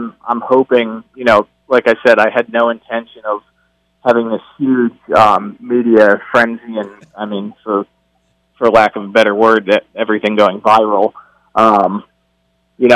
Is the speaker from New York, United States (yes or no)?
no; Cherry Hill, New Jersey, United States; also born or lived in Philadelphia; now in Salt Lake City, United States; I moved to Salt Lake City in February from where I grew up in Cherry Hill, New Jersey. You know, I was living in Philadelphia at the time, but took this new job out there.